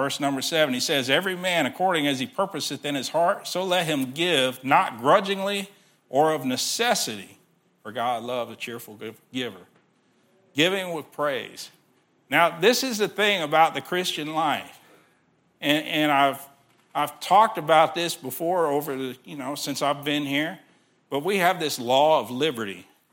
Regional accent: Texas, United States; I'm from Texas. You know, they're from north of the Mason-Dixon.

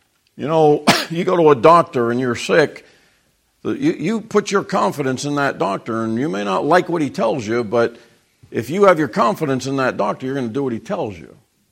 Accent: Southern United States, United States; So you're not going to get anything on me as a Southerner.

